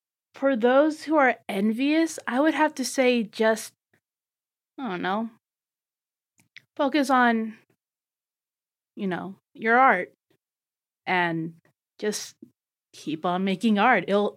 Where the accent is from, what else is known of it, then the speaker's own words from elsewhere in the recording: Las Vegas, Nevada, United States; Because I was born and raised in Las Vegas.